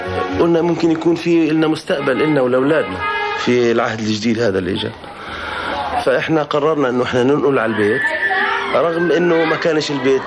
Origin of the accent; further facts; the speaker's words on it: Beach Camp, Gaza Strip, Palestine; born there; الأخ الأصغر في العائلة، عمري 26 سنة، أب لثلاثة أطفال، ولدت في مخيم الشاطئ